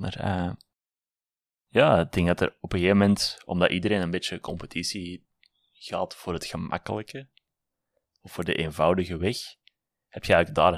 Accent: Willebroek, Flanders, Belgium; ik kom uiteindelijk uit het Willebroekse, Mechelse boom, die kanten, ja. Een heel deel van mijn sociaal leven zat destijds daar. Toen met de studies naar Antwerpen verhuisd. En daar deels blijven plakken.

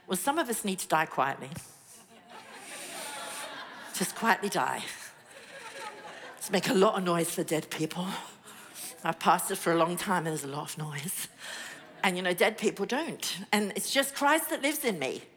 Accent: England, United Kingdom; You know, I come from England and we have milk persons.

